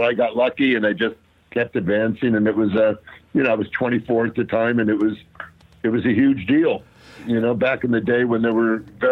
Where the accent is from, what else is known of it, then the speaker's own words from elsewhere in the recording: California, United States; I grew up out here in Southern Cal, in the Valley